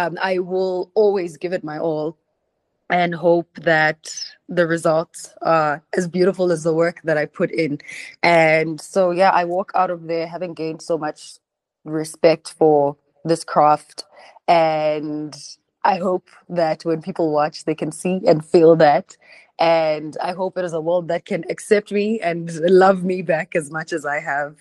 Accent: South Africa; as a South African

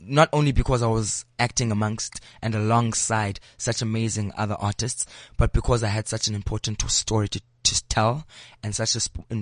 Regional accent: Eastern Cape, South Africa; It's going to be Cape Town, although I grew up in the Eastern Cape

